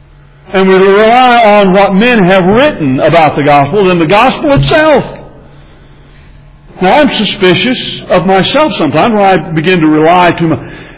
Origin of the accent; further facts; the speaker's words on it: Texas, United States; By the way, I am a Texan.